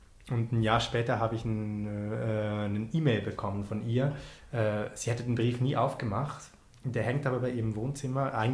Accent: Switzerland; dass ich als Schweizer einem philippinischen Mann eine erotische Massage gibt

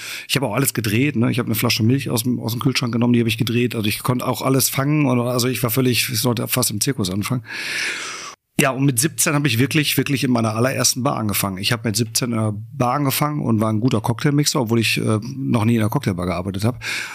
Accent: Bottrop, North Rhine-Westphalia, Germany; In Bottrop im Springfeld.

